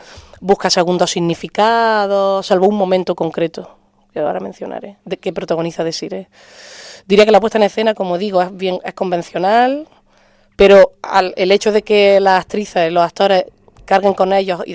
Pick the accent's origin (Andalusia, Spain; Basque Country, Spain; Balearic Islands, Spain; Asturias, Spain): Andalusia, Spain; Granada; Mira, yo soy de Granada.